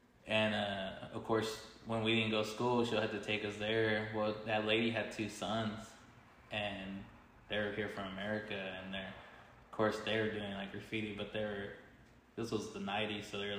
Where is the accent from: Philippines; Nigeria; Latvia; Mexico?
Mexico; Acuña, Coahuila; now in United States; I was young. I was living in Mexico. I'm originally from Acuña, and I remember growing up as a kid